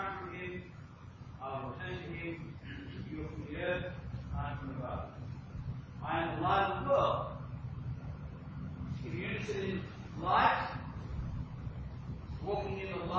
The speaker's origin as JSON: {"language": "English", "town": "Rose Bay", "region": "New South Wales", "country": "Australia", "tie": "born or raised there", "said": "Now, I ran into the Feast of the Tabernacles growing up in Rose Bay."}